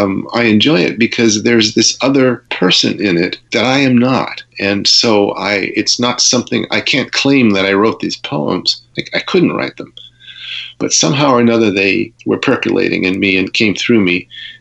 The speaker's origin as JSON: {"language": "English", "town": "Provincetown", "region": "Massachusetts", "country": "United States", "tie": "born or raised there", "said": "I remember growing up in Provincetown"}